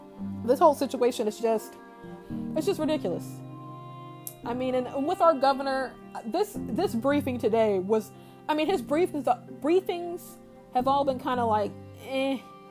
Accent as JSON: {"language": "English", "region": "Indiana", "country": "United States", "said": "we're all American people, the people of Indiana, the Hoosiers"}